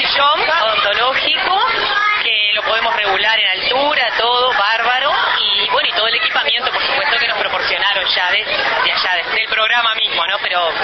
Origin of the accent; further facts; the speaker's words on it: Colonia, Uruguay; yo soy de Colonia en realidad